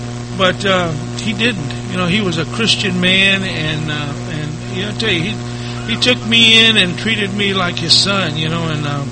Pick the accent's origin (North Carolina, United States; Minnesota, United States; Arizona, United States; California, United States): California, United States; Los Angeles; now in San Diego, United States; Because, you know, I grew up in Los Angeles. There was a lot of stress there. It was a tough place to live.